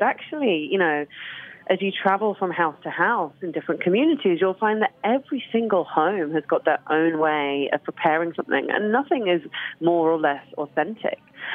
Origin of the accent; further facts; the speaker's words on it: United Kingdom; I mean, I definitely think of myself as British, first and foremost. Mm-hmm. You know, I only have a British passport. Like, that's my only national identity.